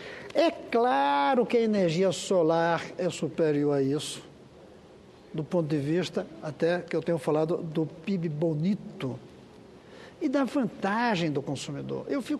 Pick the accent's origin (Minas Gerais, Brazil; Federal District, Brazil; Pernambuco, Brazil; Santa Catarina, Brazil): Federal District, Brazil; Brasília; nós que temos que agradecer como brasileiros e eu especialmente como brasiliense de um discurso desta qualidade